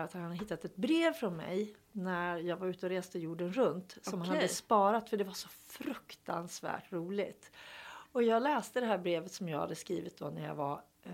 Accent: Hudiksvall, Gävleborg County, Sweden; jag var hemma i Hudiksvall för några veckor sedan.

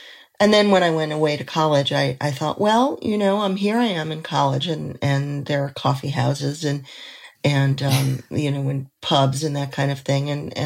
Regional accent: Forest Hills, New York, United States; who was from my town where I grew up and in Forest Hills, New York. and which is outside of Manhattan

